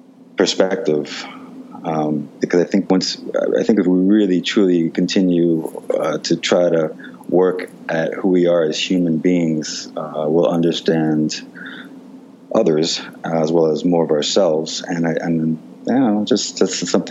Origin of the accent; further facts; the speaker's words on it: New York, United States; Well, I am from New York, and I've been making films in New York for my whole life